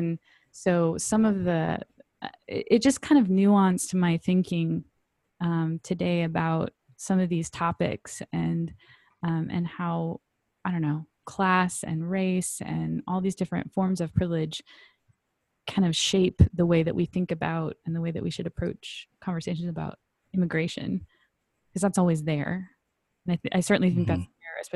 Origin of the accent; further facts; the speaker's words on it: Southern US, United States; I mean, growing up in the South, you know, you think that we are the, you know, the people who invite folks into our homes and feed them, you know, chicken and tea.